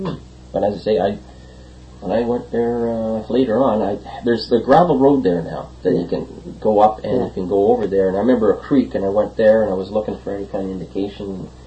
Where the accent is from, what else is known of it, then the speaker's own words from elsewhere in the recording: Jackson's Point, Ontario, Canada; I'm from Jackson's Point